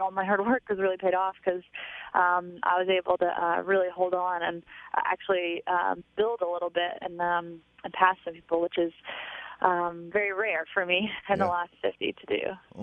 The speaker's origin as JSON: {"language": "English", "town": "Knoxville", "region": "Tennessee", "country": "United States", "tie": "born or raised there", "said": "the Olympic team has to meet in Knoxville, which is my hometown, so that's pretty cool."}